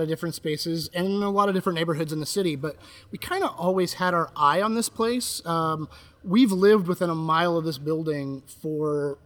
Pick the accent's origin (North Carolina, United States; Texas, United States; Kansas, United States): Kansas, United States; also born or lived in South Carolina; now in Chicago, United States; So we grew up in Kansas.